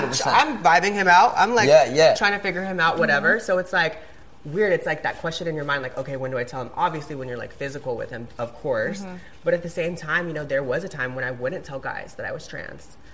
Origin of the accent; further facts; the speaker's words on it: Virginia, United States; Right, I grew up in Virginia, so, you know, I grew up around Republicans, and very small, like, conservative town.